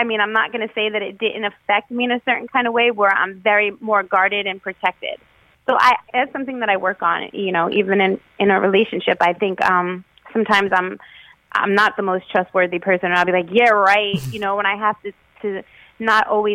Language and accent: English; Brooklyn, New York, United States; Well, growing up in Bensonhurst in Brooklyn and seeing these men who are very respected by not only just other men, by women, by children